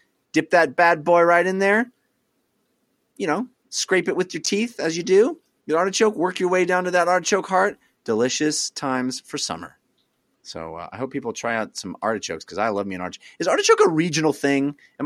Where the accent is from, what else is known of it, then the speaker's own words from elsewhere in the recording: California, United States; I grew up in the East Bay area in the 80s, in the late 80s, early 90s.